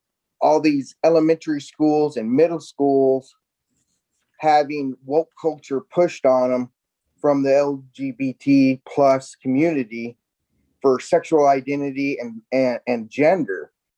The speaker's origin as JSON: {"language": "English", "region": "Iowa", "country": "United States", "said": "I'm originally from Iowa."}